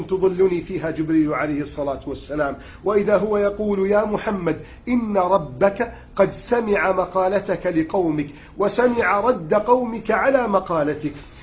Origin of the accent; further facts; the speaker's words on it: Egypt; بلادنا مصر